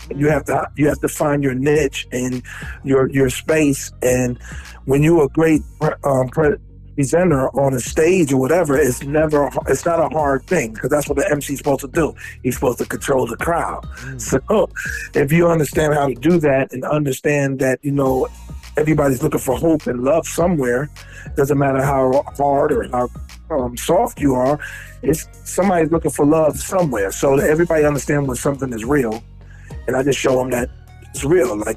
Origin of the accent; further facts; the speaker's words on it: New York, United States; I was brought up in New York. I opened up for